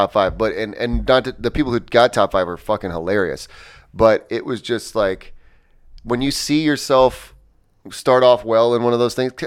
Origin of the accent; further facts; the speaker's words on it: Indiana, United States; I'm from Indiana.